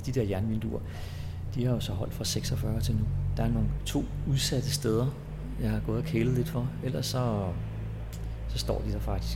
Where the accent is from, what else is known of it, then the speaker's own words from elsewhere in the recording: Frederiksberg, Capital Region of Denmark, Denmark; Jeg er født og opvokset inde på Frederiksberg.